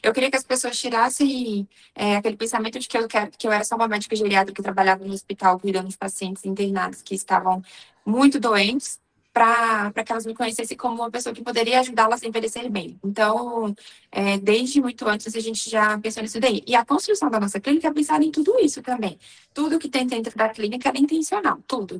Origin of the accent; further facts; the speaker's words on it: Pará, Brazil; moved away as an adult; also born or lived in Tocantins; now in Americana, Brazil; Eu moro aqui no interior de São Paulo, em Americana. Mas, na verdade, eu sou lá do Pará. Eu me formei no Tocantins e vim embora para São Paulo logo quando eu estava formando.